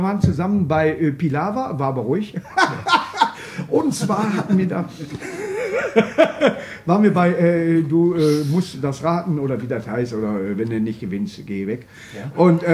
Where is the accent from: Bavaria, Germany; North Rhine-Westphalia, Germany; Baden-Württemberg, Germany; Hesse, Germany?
North Rhine-Westphalia, Germany; Duisburg; Ich komme aus Duisburg